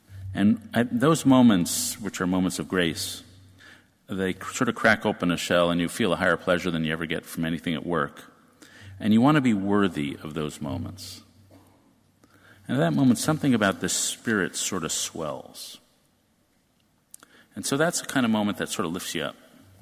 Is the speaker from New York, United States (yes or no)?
yes; New York, United States; I moved to New York, my hometown.